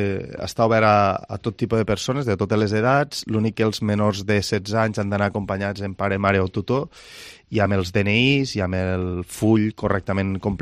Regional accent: Catalonia, Spain; Som del Delta de l'Ebre

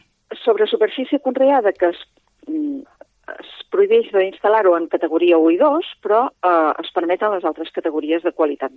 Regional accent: Catalonia, Spain; per exemple, a la meva comarca, la Segarra

